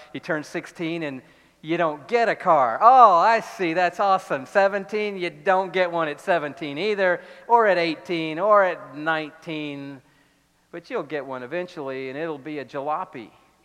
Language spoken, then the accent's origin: English; Atlanta, Georgia, United States; when I was growing up in Atlanta